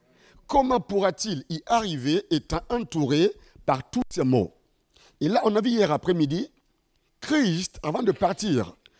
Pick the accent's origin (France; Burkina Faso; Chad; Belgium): Burkina Faso; Ouagadougou, Centre; Je viens du Burkina Faso, un petit pays situé en Afrique de l'Ouest, précisément à Ouagadougou.